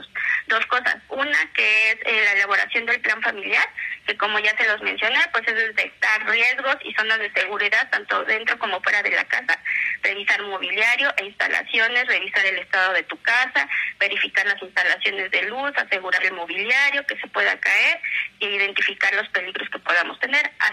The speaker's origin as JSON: {"language": "Spanish", "country": "Mexico", "said": "para que nosotros como mexicanos sepamos actuar al momento de este tipo de emergencias"}